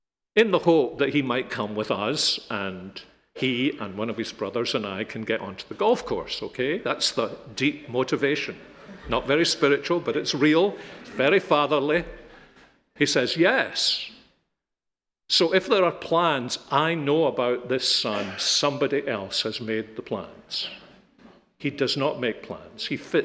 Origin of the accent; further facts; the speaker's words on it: Scotland, United Kingdom; not that we would do it because we're not Americans, we're Scottish